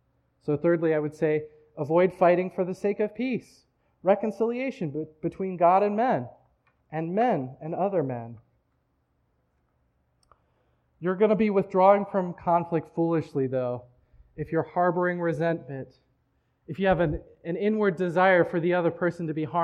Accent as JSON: {"language": "English", "country": "South Africa", "tie": "born or raised there", "said": "So I tell people I'm from South Africa, that's where I was raised as a child"}